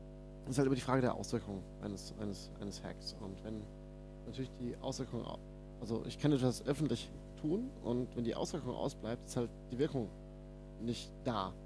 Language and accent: German; Berlin, Germany; also born or lived in Rhine-Main area; Ich komme aus Berlin, habe vorher im Rhein-Main-Gebiet gelebt